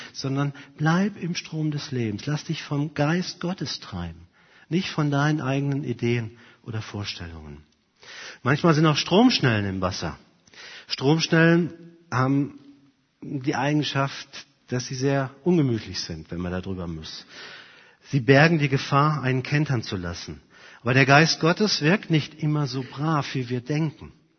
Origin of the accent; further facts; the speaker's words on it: Germany; Ich weiß nicht, ich bin am Rhein aufgewachsen.